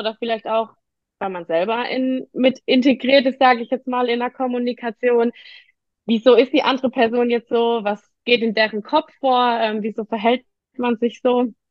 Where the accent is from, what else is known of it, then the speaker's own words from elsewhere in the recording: Baden-Württemberg, Germany; bin 24 Jahre alt. Ich komme aus dem Rhein-Neckar-Kreis in einem kleinen Örtchen, was wahrscheinlich eh keiner kennt, weil wir eine ganz kleine Gemeinde sind, ist aber auch ganz schön am Feld und gemütlich. Ich fühle mich da sehr wohl